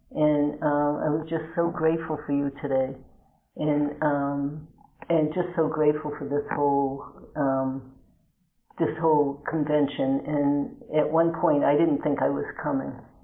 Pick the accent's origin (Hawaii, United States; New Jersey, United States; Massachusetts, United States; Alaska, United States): Massachusetts, United States; Beverly; I'm a compulsive overeater. I'm here from Beverly, Massachusetts, and grateful that you're all here today, too.